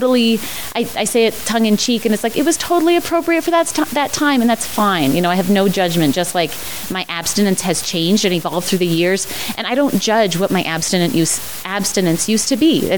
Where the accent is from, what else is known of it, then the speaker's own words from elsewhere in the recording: Louisville, United States; And I will just add that I am from Louisville, and I go to meetings in Boulder